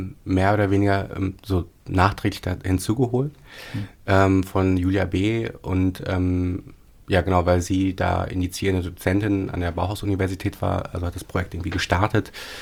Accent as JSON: {"language": "German", "town": "Paderborn", "region": "North Rhine-Westphalia", "country": "Germany", "tie": "born or raised there", "said": "so 8 Jahre lang in Paderborn, in meiner Heimatstadt, eine Lesebühne."}